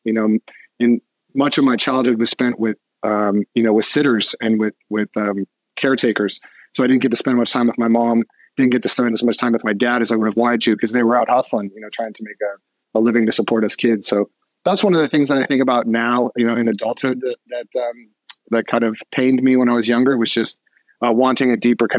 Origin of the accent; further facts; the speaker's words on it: Hermosa Beach, California, United States; I grew up in Hermosa Beach, California, in what's called the South Bay, Redondo, Manhattan, Hermosa, Torrance. And it was an incredible place to grow up